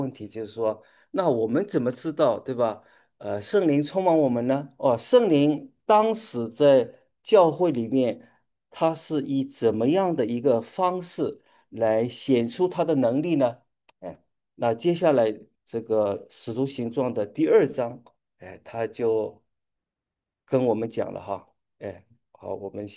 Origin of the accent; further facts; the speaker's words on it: Wenzhou, Zhejiang, China; 比如说我是温州人，对吧？ 我会当然会讲温州话，对不对？但是我不会讲上海话，我也不会讲东北话，呵呵，或者说我不会讲广东话